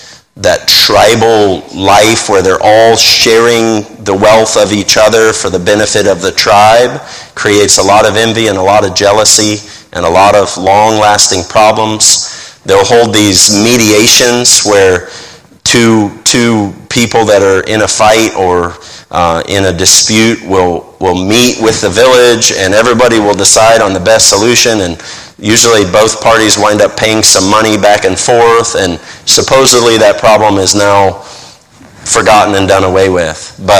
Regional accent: Pensacola, Florida, United States; now in Papua New Guinea; I grew up in Pensacola, Florida, which in the summer can be hot and humid, but we have seasons in Florida. And in New Guinea, we're 3 degrees south of the equator, so we don't have any seasons, really.

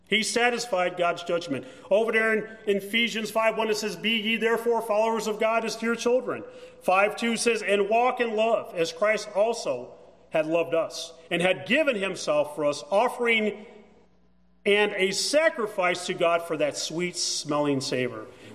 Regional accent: Gary, Indiana, United States; I grew up in Gary, and I remember we'd be going to like downtown Gary.

